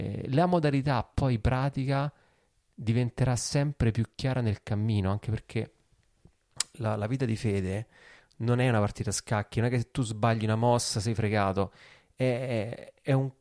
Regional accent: Rome, Lazio, Italy; romano, io da romano

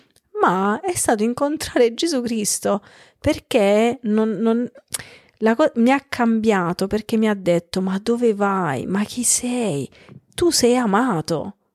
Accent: Basilicata, Italy; io vengo da Basilicata

